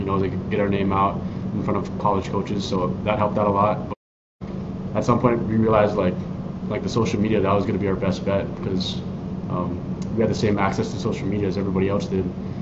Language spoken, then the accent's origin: English; Hawaii, United States; Like you said, I'm from Hawaii, born and raised local boy from the islands.